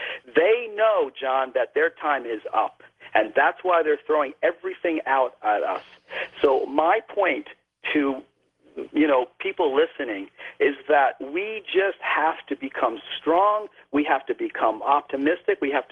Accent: New York, United States; I'm from New York. I'm completely the opposite.

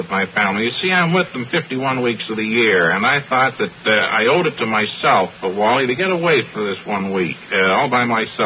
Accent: Altoona, Pennsylvania, United States; Altoona, Pennsylvania.

